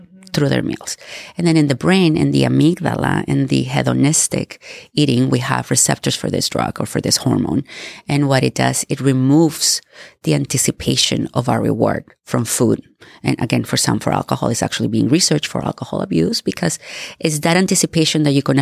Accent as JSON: {"language": "English", "country": "Mexico", "tie": "born or raised there", "moved": "as an adult", "lives_now": "United States", "said": "I was born and raised in Mexico and I went to medical school there. When I finished my school, I came to the United States to do my USMLE boards."}